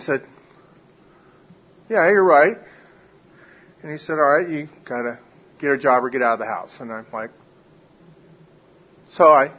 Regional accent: Norfolk, Virginia, United States; born there; I was born in Norfolk Naval Hospital, so that got me started. Born in the Navy. My father was a career military officer

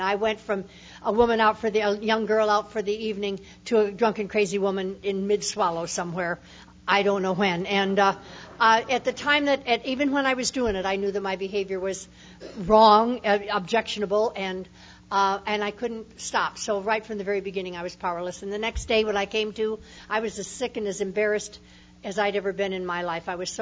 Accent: Midwest, United States; I was born and brought up in the Middle West

